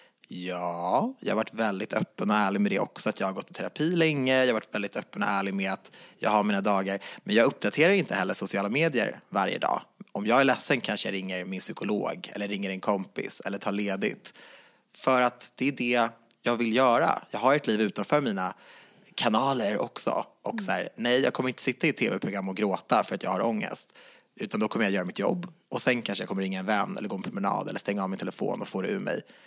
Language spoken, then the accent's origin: Swedish; Järfälla, Stockholm County, Sweden; jag är från Jakobsberg.